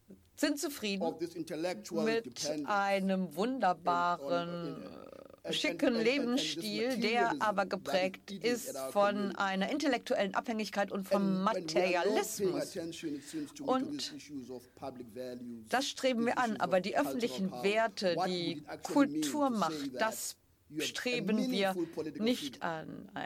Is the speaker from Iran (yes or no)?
no; South Africa; Ich bin da aufgewachsen in Südafrika, wo Steve Biko herkam